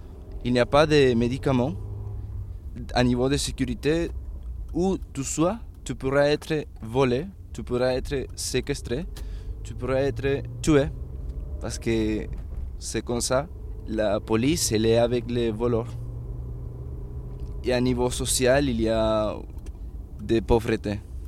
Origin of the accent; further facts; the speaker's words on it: Venezuela; French is a second language; moved away as an adult; now in France; Je viens de Venezuela, j'ai 23 ans.